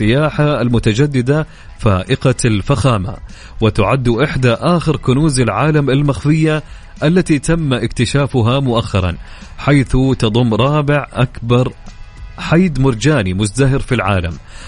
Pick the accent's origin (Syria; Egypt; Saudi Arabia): Saudi Arabia; في ظروف المناخ والتربة المختلفة عندنا في السعودية؟